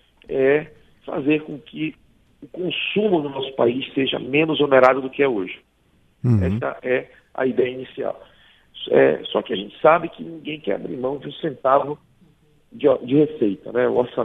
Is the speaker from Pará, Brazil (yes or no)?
yes; Pará, Brazil; Eu sou deputado de primeiro mandato, venho lá do Pará